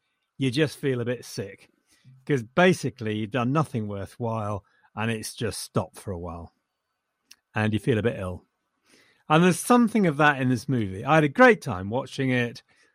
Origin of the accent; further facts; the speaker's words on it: England, United Kingdom; I'm too English to enjoy that.